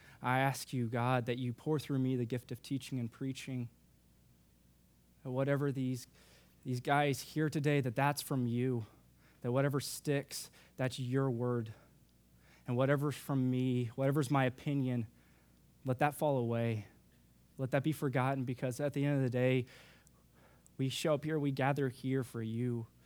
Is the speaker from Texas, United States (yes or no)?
yes; Texas, United States; born there; I was born in Texas.